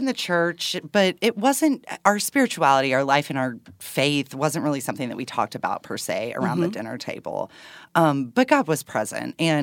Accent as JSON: {"language": "English", "town": "Dallas", "region": "Texas", "country": "United States", "tie": "born or raised there", "said": "I grew up in East Dallas with parents who are wonderful and lovely, the oldest of two."}